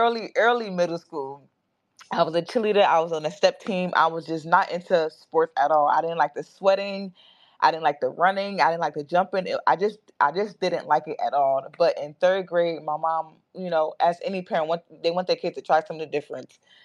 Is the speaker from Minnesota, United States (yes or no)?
no; New Jersey, United States; born there; So I was born in New Jersey, and I spent most of my summers going back and forth from New Jersey to Nigeria.